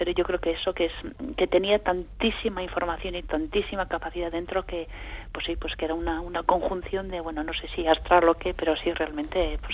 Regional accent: Errenteria, Basque Country, Spain; Porque somos de Rentería, nosotros también.

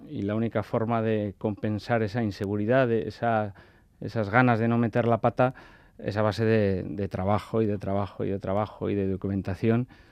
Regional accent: San Sebastián, Basque Country, Spain; born there; A mí me da igual, mi padre es vizcaíno, mi madre navarra, yo nací en Donosti por casualidad.

